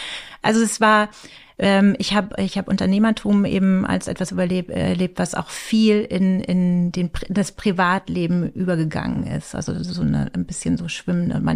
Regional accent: Schleswig-Holstein, Germany; ich bin noch nicht in Flensburg aufgewachsen, sondern auf dem Dorf, wo der Bus dran vorbeifährt, so ungefähr.

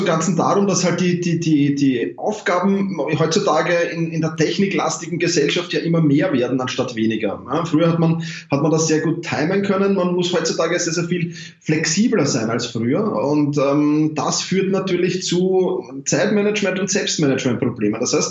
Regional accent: Vienna, Austria; wie man wahrscheinlich schon aus den ersten Sätzen hört. Ich komme aus Wien

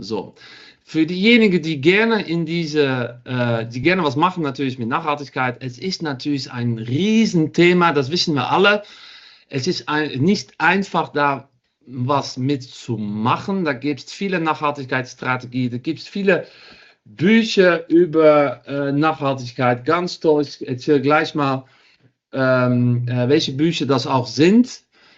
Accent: Netherlands; German is a second language; now in Düsseldorf, Germany; Ich komme aus Holland ursprünglich, hört man vielleicht auch ein bisschen. Und bin seit 7 Jahren wohne ich in Düsseldorf.

